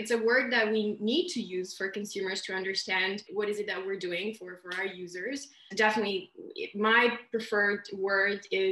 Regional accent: Milan, Lombardy, Italy; I'm Italian, I'm from Milan

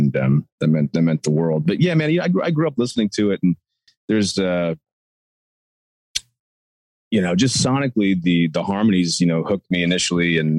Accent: Cleveland, Ohio, United States; Yeah, I grew up in the suburbs of Cleveland.

